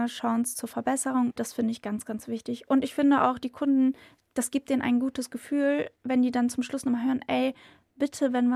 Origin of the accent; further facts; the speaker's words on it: Bremen, Germany; Wir kommen aus Sebaldsbrück.